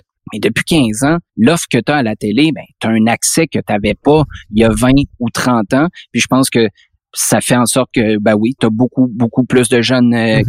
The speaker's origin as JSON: {"language": "French", "town": "Quebec City", "region": "Quebec", "country": "Canada", "tie": "born or raised there", "said": "moi, j'ai grandi à Québec comme toi"}